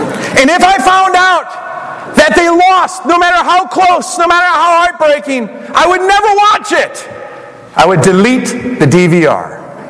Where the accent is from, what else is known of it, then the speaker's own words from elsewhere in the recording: Wisconsin, United States; But I am from Wisconsin, and I am not a bandwagoner, so I stick with what I was raised with.